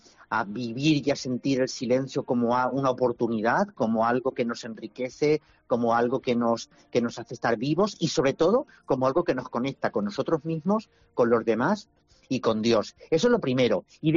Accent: Albacete, Castilla-La Mancha, Spain; Y Albacete, la verdad es que tenía muchas, muchas ganas de traerlo a mi tierra. Mucha gente me dijo, si lo traes a Albacete, vamos seguro

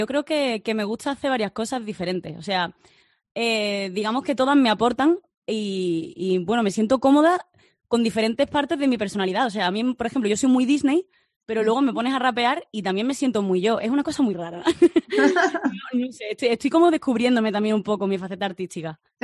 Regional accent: Málaga, Andalusia, Spain; now in Madrid, Spain; soy una chica de Málaga que vino hace unos años a Madrid

